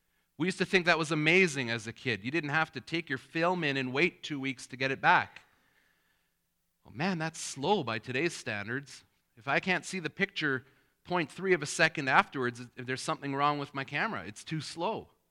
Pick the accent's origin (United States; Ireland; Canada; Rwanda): Canada; I'm a Canadian citizen, probably no surprise. I have the passport to prove it.